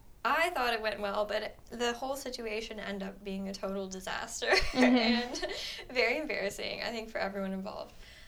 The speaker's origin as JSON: {"language": "English", "region": "Arizona", "country": "United States", "tie": "born or raised there", "said": "Noam Chomsky moved to my hometown in Arizona because he retired there and he's now a professor at U of A."}